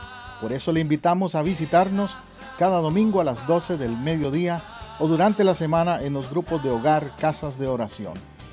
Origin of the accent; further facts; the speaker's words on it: Costa Rica; Yo recuerdo en una ocasión en mi país que nos fuimos un grupo de jóvenes a las montañas.